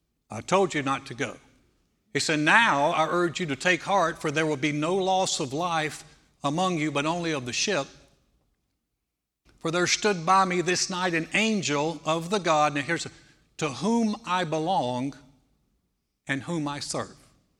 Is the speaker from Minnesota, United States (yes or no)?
no; North Carolina, United States; moved away; Honestly, I came from North Carolina. I've never seen a state that's more proud of being a state than Texas, ever.